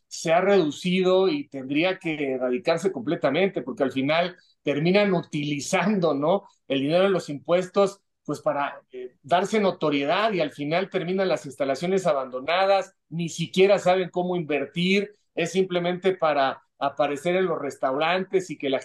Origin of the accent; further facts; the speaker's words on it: Ciudad Satélite, State of Mexico, Mexico; venían acá a la zona de Satélite en el Estado de México, de donde yo soy